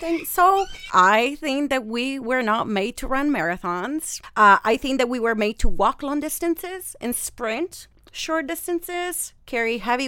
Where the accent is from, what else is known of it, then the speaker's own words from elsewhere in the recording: Italy; English is a second language; And some cured salami, because I'm from Italy